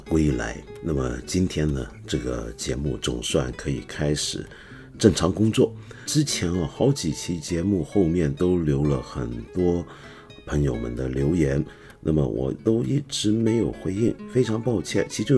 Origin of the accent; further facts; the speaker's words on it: Taiwan; accent: Cantonese Mandarin; first language Cantonese; Chinese is a second language; also born or lived in Hong Kong; 粤语虽然说是我的母语啊，但也不完全是，那是因为我4个月大就在台湾了，虽然我跟我爸妈见面的时候还会讲广东话，而且我打小呢每年都有2个月在香港生活，是直到中学毕业，就初中3年级毕业才真的回到香港定居